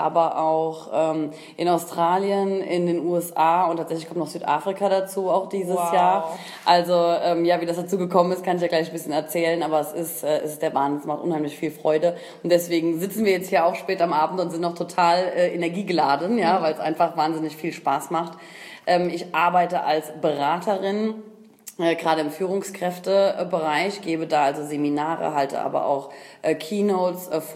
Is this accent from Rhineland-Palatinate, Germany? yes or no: yes; Koblenz, Rhineland-Palatinate, Germany; born there; Ja, ich bin 33 Jahre alt, gebürtig aus Koblenz, gar nicht so weit weg.